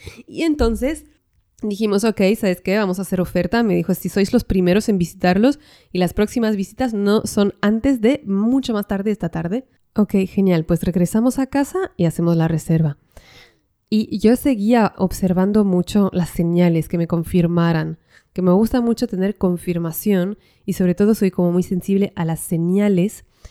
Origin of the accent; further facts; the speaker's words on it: northern France, France; Imagínate para mí que yo vengo del norte de Francia